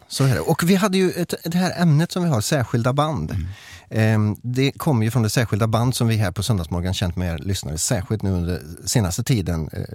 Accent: Trollhättan, Västra Götaland County, Sweden; vi är också från Trollhättan

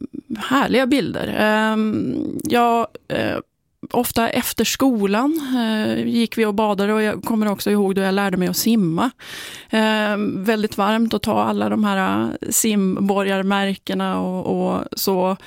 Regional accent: Norrbotten County, Sweden; Jag är uppvuxen i Norrbotten och i ett litet samhälle där badhuset spelar en väldigt stor roll för oss i samhället.

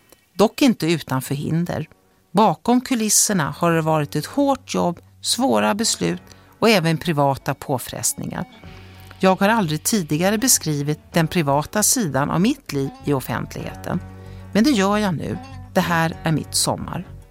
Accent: Stockholm, Stockholm County, Sweden; Jag växte upp i Farsta med mamma, pappa, min storebror Kent och min 10 år yngre syster Lotta.

